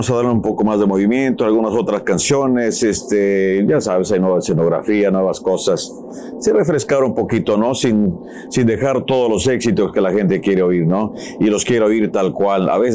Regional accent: Rosales, Michoacán, Mexico; nos íbamos allá en el pueblo, en área de Rosales, Michoacán, que me pongo de pie por mi tierra de Nita.

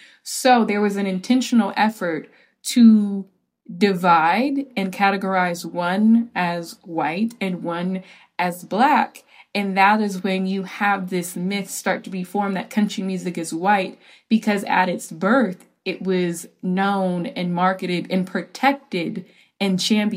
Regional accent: Texas, United States; No, I grew up in Texas, which is known for, you know, its innovation of the country music genre, the outlaw movement, honky tonks.

